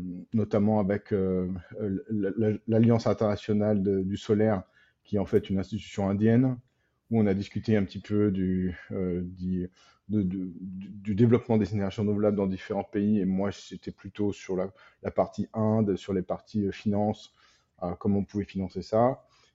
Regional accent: France; nous, en tant que Français, on peut réinterpréter ça

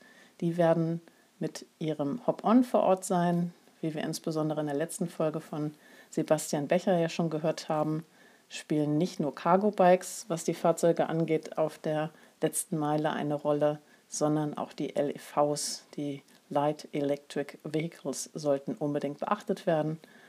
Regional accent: Bremen, Germany; in meine alte Heimatstadt Bremen

